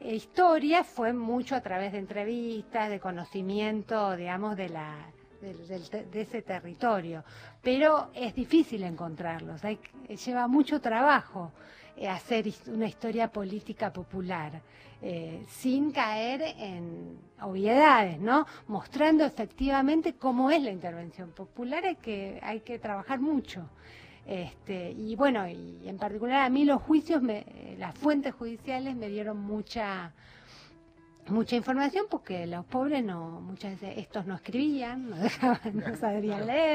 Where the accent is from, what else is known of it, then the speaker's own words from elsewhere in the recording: Moreno, Buenos Aires Province, Argentina; yo soy de Moreno, conozco muy bien ese territorio